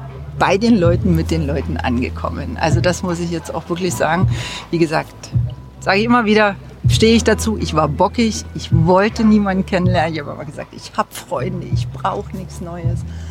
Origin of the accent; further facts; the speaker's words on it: Weißwasser, Saxony, Germany; moved away as an adult; also born or lived in Bavaria; now in Klitten, Germany; ich stamme aus Weißwasser, bin dann mit 20 Jahren auch weggegangen, 20 Jahre in Bayern gelebt.